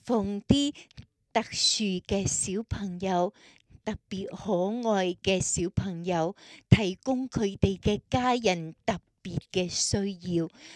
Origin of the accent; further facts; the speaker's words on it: Australia; 你都知道我在澳洲出世长大